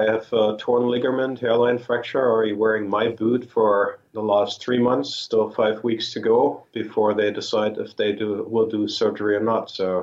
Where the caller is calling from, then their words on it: Sunnyvale, California, United States; Sunnyvale